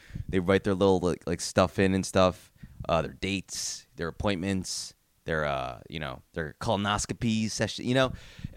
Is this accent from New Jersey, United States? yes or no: yes; New Jersey, United States; I grew up in Jersey. I grew up with a bunch of knuckleheads. We curse all the time.